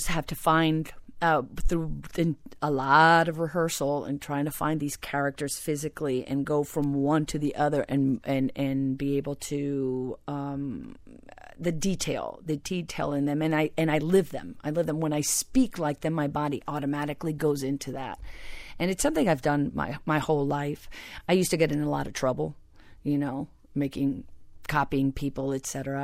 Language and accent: English; Plantation, Florida, United States; Well, growing up in Broward, I was truly a minority. We were one of the few Cuban families or Hispanic families in Plantation.